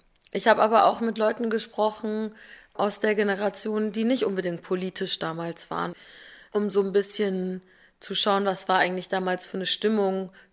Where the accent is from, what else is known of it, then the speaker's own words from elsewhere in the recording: Northern Germany, Germany; Ich bin selbst in Norddeutschland aufgewachsen.